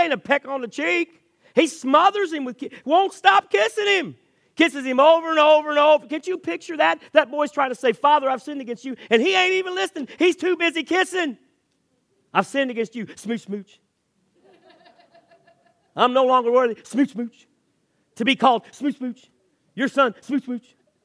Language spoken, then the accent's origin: English; Vevay, Indiana, United States; See, I grew up in and around Vivi, Indiana. A lot of people think that's the far country. But to us from Vivi, Madison was the far country.